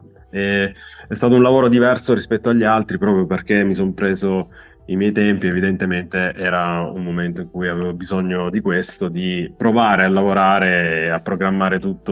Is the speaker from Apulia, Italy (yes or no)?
yes; Apulia, Italy; now in Turin, Italy; Essendo in una grande città, Torino, anche se, come dicevi tu prima all'inizio quando mi presentavi, io sono originario della Puglia, vengo da un paesino